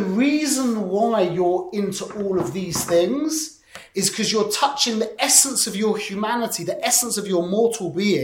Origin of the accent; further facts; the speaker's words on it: London, United Kingdom; where I grew up in London